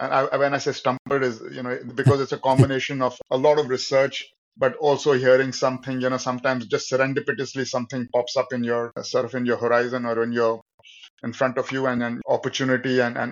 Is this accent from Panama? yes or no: no; India; And me being Indian, it just was the natural choice out of those four to move to set up this business.